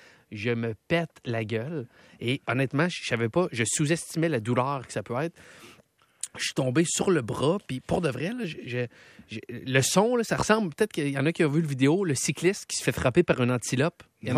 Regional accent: Quebec City, Quebec, Canada; Je vais aux fêtes à Québec, je viens de Québec

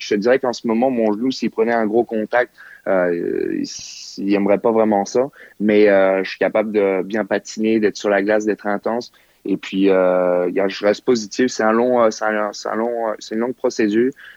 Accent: France; La France, c'est là où j'ai grandi.

